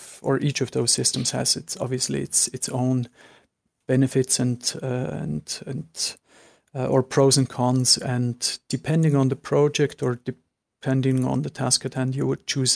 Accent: Zurich, Switzerland; say that I'm from Zurich. I may go back there

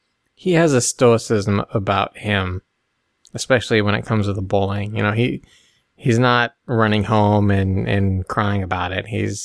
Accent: Alaska, United States; I mean, it probably comes from growing up in Alaska

